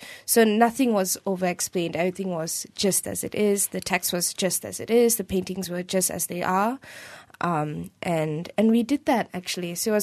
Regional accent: India; it's strange that as an Indian girl growing up, I noticed that a lot of my other friends who are Indian

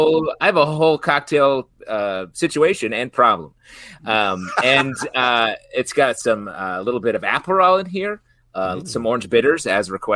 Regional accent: Central Square, New York, United States; I'm from, went to high school in Central Square.

